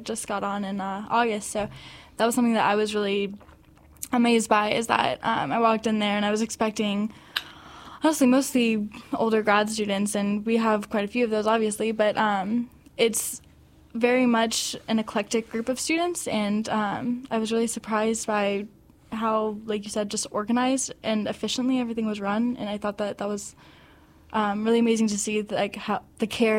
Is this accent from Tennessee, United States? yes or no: yes; Tennessee, United States; I'm from Tennessee.